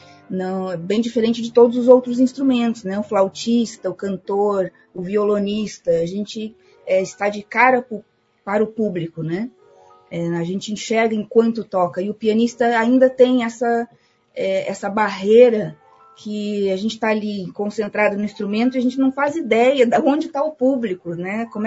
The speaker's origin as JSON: {"language": "Portuguese", "town": "Porto Alegre", "region": "Rio Grande do Sul", "country": "Brazil", "also_born_or_lived": "London", "moved": "as an adult", "said": "eu saí de Porto Alegre, assim, poucos anos depois que me formei na UFRGS, né? E fui fazer um mestrado em Londres. E em Londres eu vivi por 8 anos"}